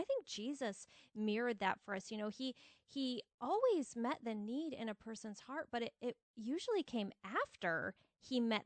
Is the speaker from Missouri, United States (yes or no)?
no; Phoenix, Arizona, United States; now in Minnesota, United States; I was born in Phoenix, Arizona, and lived there for 22 years, and then married him and was brought all the way to the land of Scandinavia in our United States, of Minnesota.